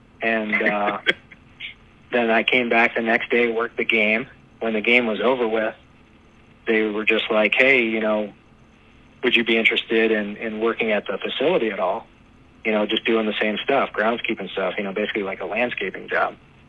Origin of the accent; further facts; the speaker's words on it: Strongsville, Ohio, United States; It's kind of funny just because I grew up in Strongsville, which is the city right next to Berea, where the practice facility is.